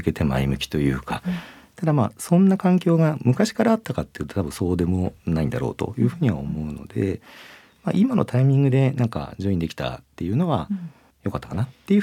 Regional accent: Suzu, Ishikawa, Japan; moved away as an adult; now in Tokyo, Japan; もともと私石川県の珠洲市っていうところの出身でして、能登半島の先っぽなんですけど

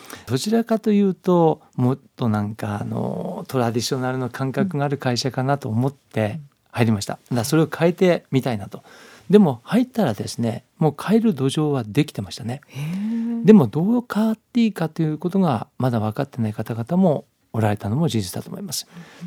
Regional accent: Yamanashi, Japan; 私は山梨県の出身ですけども、全然そんな。

